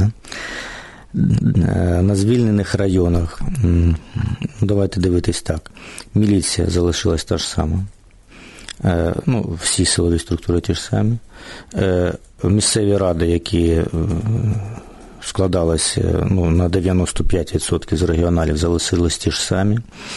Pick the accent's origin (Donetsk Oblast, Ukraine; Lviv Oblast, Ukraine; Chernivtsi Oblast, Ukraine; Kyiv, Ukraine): Donetsk Oblast, Ukraine; Yenakiieve; це Єнакієво, моє рідне місто